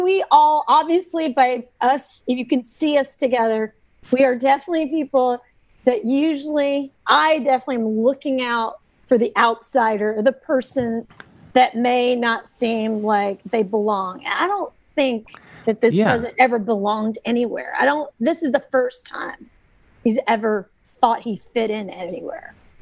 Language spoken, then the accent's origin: English; the South, United States; and I grew up in the South. and I grew up with all kinds of people.